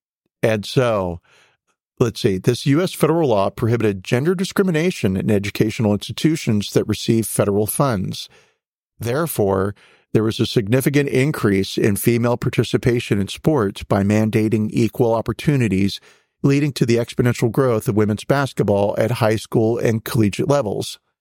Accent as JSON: {"language": "English", "region": "North Carolina", "country": "United States", "said": "And I'm from North Carolina enough to know that when I see two A's together, it's pronounced double A and not AA."}